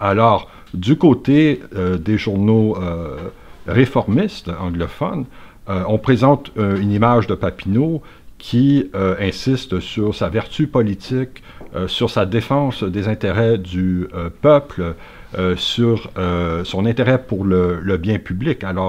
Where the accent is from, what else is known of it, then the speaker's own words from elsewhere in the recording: Quebec, Canada; en tant que Québécois, on a tendance à avoir une représentation